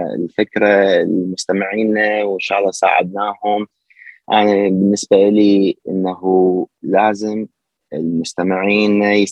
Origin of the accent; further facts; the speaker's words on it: Lebanon; moved away; لما جيت هنا من لبنان طلعت اتمشى شويه